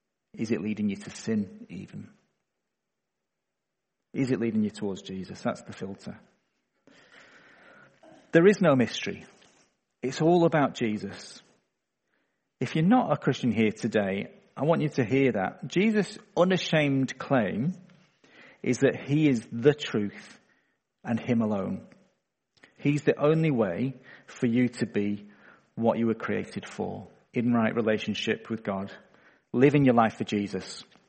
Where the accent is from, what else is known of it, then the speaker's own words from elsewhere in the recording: Manchester, North West England, United Kingdom; in the church I grew up back in Manchester